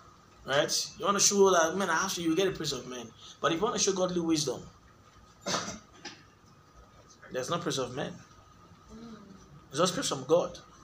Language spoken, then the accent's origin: English; Nigeria; I'm Nigerian.